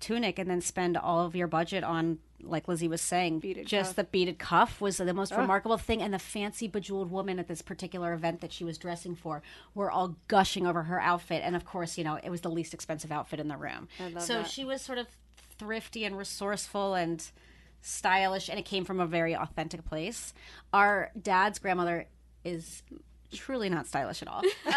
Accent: Forest Hills, New York, United States; Born and raised in Forest Hills in, right. in New York.

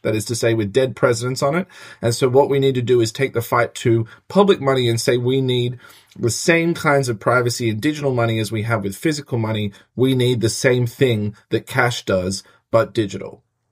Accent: Australia; now in United States; Well, I'm an Australian and I can't vote

